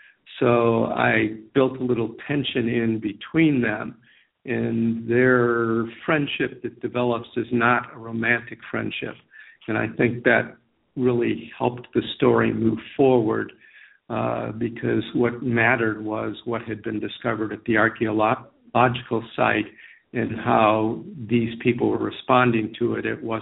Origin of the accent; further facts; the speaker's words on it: Midwest, United States; I'm a Midwesterner.